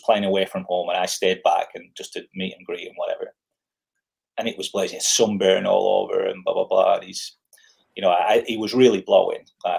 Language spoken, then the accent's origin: English; Preston, North West England, United Kingdom; I'm from Preston